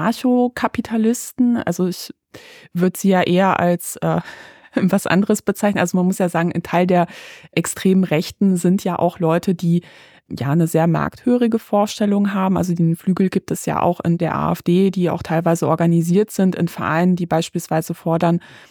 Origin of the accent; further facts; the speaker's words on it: Berlin, Germany; Als Berlinerin interessiere ich mich ja massiv für diese Initiative